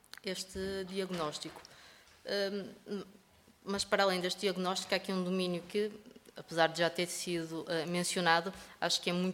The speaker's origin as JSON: {"language": "Portuguese", "town": "Santo Tirso", "region": "Norte", "country": "Portugal", "said": "sou de Santo Tirso"}